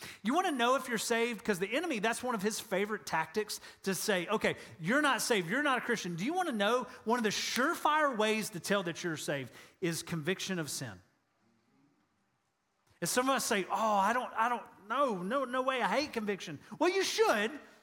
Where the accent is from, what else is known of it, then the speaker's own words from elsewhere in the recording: Georgia, United States; remember I told you I'm from Georgia, I got to make things very simple.